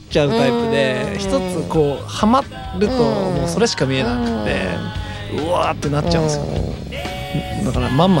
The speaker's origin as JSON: {"language": "Japanese", "town": "Nagoya", "region": "Aichi", "country": "Japan", "tie": "born or raised there", "said": "僕はもともと地元名古屋で、名古屋でバンドをやってたんですけど"}